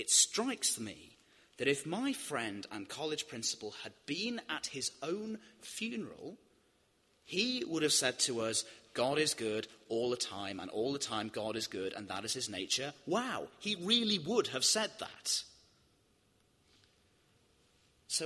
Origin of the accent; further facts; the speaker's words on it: United Kingdom; We're British. It's what we do.